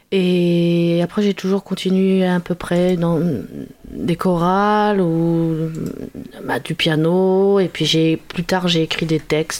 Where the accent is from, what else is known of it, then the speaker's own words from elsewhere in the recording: La Rochelle, Nouvelle-Aquitaine, France; je viens de La Rochelle.